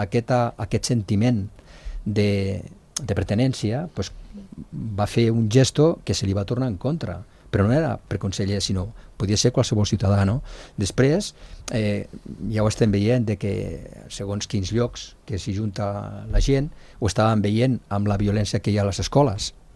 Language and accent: Catalan; Andorra; sobretot que ja no som el poble d'Andorra, que abans jo crec que és una de les coses que tenia molt maca, no?, que era el poble d'Andorra